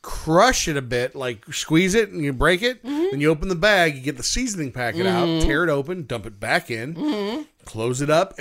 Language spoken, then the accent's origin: English; Coventry Township, United States; I grew up over in Coventry Township.